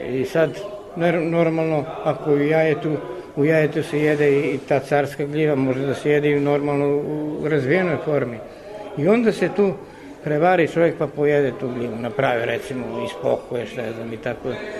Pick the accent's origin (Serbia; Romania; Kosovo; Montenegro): Serbia; Zaječar, Southern and Eastern Serbia; born there; Ja živim ovde u gradu, ja sam rođen iz Zaječarac, ja sam rođen 47. još u Zaječaru.